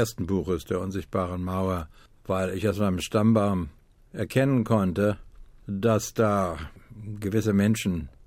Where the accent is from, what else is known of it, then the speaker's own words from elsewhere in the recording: Shanghai, China; Ich bin in Shanghai groß geworden. Da wurde ich ein Erwachsener.